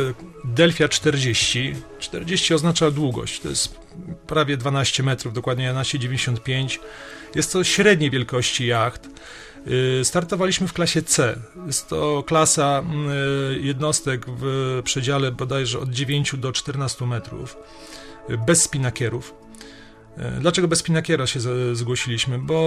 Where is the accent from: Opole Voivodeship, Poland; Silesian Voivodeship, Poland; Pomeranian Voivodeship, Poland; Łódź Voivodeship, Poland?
Pomeranian Voivodeship, Poland; Starogard Gdański; Pochodzę z Kociewia, stolicy Starogardu Gdańskiego.